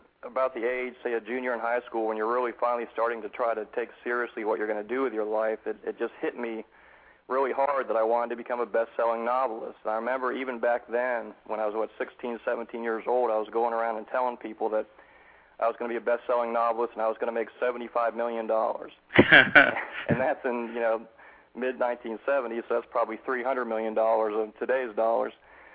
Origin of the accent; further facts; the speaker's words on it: St. Petersburg, Florida, United States; And I grew up in St. Petersburg, Florida, and I lived on a little island called Coquina Key.